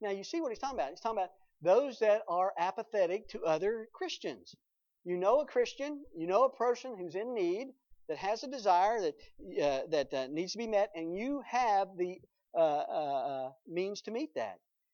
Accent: the South, United States; Some of you folks are Yankees. I'm from the South.

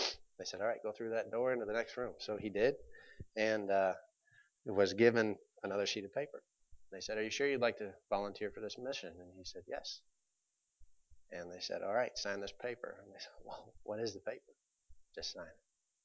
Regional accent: United States; You know, as an American, there are several things that have been given to us.

